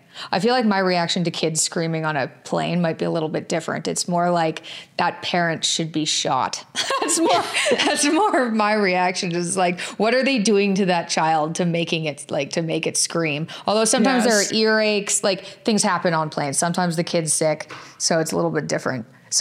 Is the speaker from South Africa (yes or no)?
no; Canada; now in United States; I'm not American. I'm Canadian. And I don't think I'm going to go through with it. I'm here on a work visa right now.